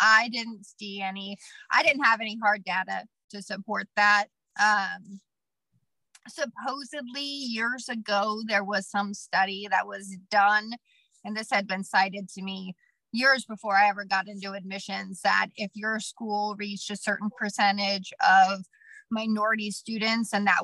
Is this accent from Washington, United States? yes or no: yes; Washington, United States; now in New Orleans, United States; I came from Washington State, and a couple of things. One is I thought I was like super inclusive and da da da. Well, turns out there just weren't any Black people anywhere I grew up.